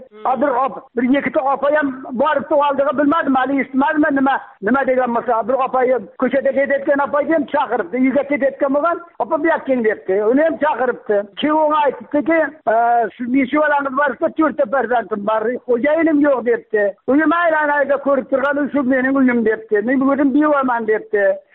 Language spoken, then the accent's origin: Uzbek; Angor, Surxondaryo Region, Uzbekistan; men hali Guliston mahallasidanman men, Angordan.